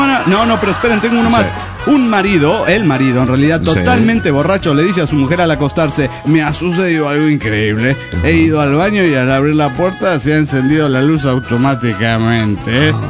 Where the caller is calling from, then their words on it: San Luis, Argentina; de las Sierras de San Luis, Argentina.